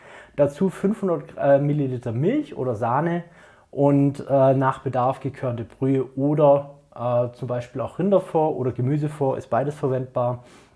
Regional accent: Baden-Württemberg, Germany; Kässpätzle sind bei uns im Schwabenland das wahrscheinlich beliebteste vegetarische Gericht.

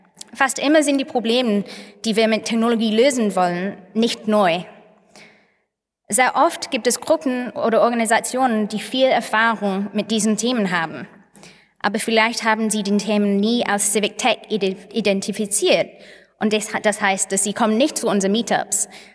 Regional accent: Manchester, North West England, United Kingdom; German is a second language; bin nach Manchester geflogen. Und da bin ich an den Tag der Referendum in Manchester, wo ich aufgewachsen bin.

